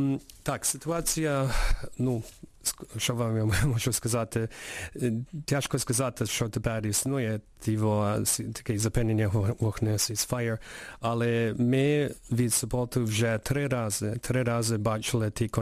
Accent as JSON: {"language": "Ukrainian", "country": "Canada", "said": "І також є спостерігачі з Росії, США, з Канади, я з Канади."}